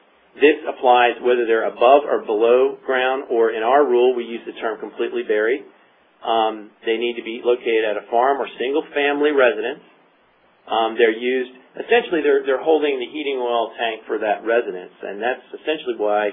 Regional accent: Virginia, United States; even from my home state of Virginia, the Dominion folks, that's all they're on here.

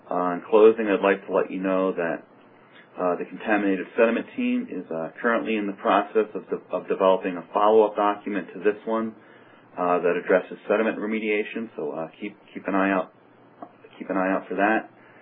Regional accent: New Jersey, United States; Again, I'm from New Jersey, so I wasn't actively involved with this case.

